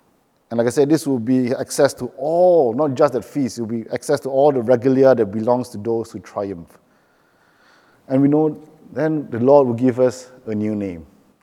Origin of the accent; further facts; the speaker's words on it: Malaysia; now in Perth, Australia; I grew up in Malaysia. We have temples to different gods in every corner.